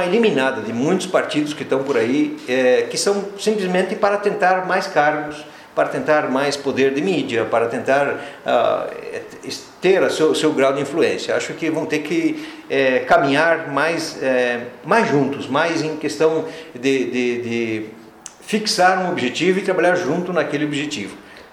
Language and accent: Portuguese; Xanxerê, Santa Catarina, Brazil; Foi aqui que eu nasci, aqui no interior, no Cambuizal, né? É aqui que eu desenvolvi minha família, tenho duas filhas maravilhosas, minha esposa, aqui que eu tenho os meus negócios, tenho três empresas de Xanxerê.